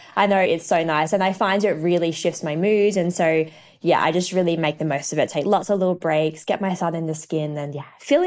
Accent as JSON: {"language": "English", "region": "Western Australia", "country": "Australia", "accent": "Australian", "said": "I think you can tell from my accent that I am Australian, so hence the love of sunshine."}